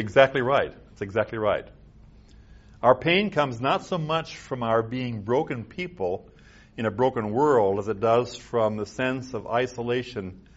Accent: South Dakota, United States; I grew up in Little House on the Prairie in South Dakota. I've told you this story before. You know, we didn't have running water or electricity until I was halfway through grammar school.

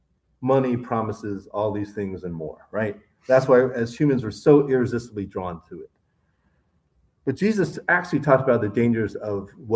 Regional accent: Tarrytown, New York, United States; born there; as you can see. I was born in Tarrytown, New York, in Westchester County, New York.

